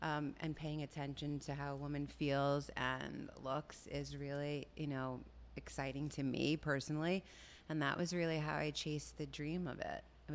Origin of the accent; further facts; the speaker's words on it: Long Island, New York, United States; I grew up in Long Island, New York.